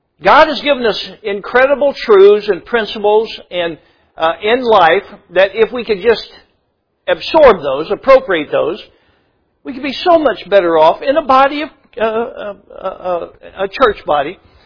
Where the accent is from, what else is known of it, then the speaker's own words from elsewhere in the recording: Iowa, United States; Now, we're from Iowa. So you take one kernel of corn, you put it in the ground.